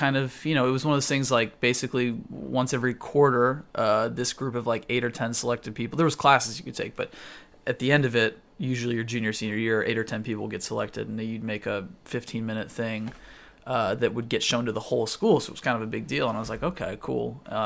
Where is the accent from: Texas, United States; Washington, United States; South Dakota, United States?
Texas, United States; Houston; also born or lived in California; I'm from Houston. Originally.